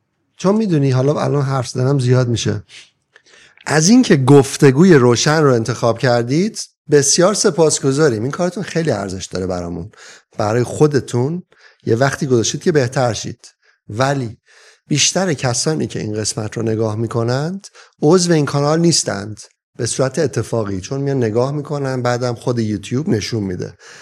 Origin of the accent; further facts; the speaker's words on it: Iran; moved away; اینا این چیزایی که من اذیت میکنه به عنوان کسی که 32 سال خارج از ایرانم.